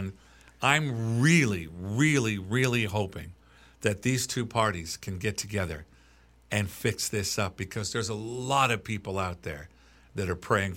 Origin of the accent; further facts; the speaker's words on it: Portland, Oregon, United States; And I can't imagine growing up in Portland, Oregon, without that.